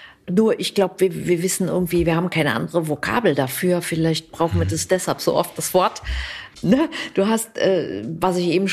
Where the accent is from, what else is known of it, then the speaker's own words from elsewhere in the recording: Rhineland, Germany; Bin ja Rheinländer, jeder Jeck ist anders